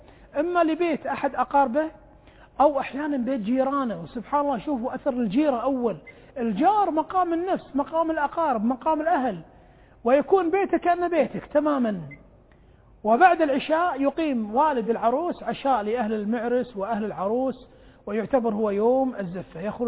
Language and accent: Arabic; Kuwait